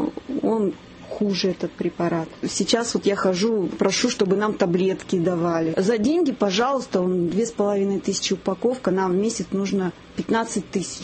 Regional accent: Kazakhstan; moved away; ну, мы же приехали из Казахстана, нас тут терроризировали.

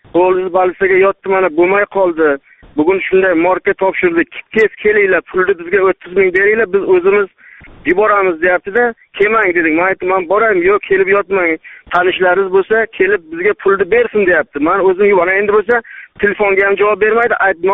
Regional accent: Fazli, Qashqadaryo Region, Uzbekistan; Men Qashqadaryodan, Kasbi tumanidan, Fazli qishlog'idan

